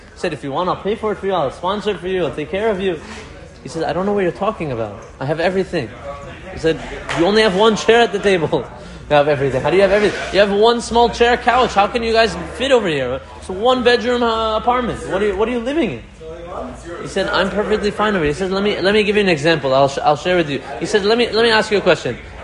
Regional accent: Iran; now in United States; We came from Iran, we went to Queens, we're going to Great Neck.

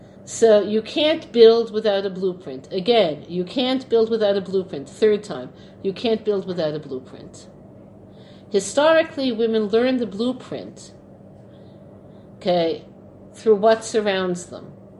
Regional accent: Brooklyn, New York, United States; That's not what I saw growing up in Brooklyn.

